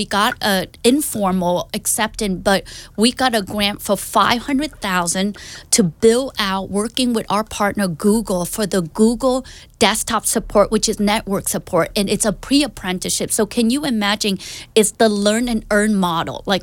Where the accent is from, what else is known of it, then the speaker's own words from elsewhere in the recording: New Jersey, United States; moved away as an adult; also born or lived in New York; now in Silicon Valley, United States; But before that, actually, I'm from the East Coast, New Jersey. Grew up New Jersey, New York, worked in startup, then moved to Silicon Valley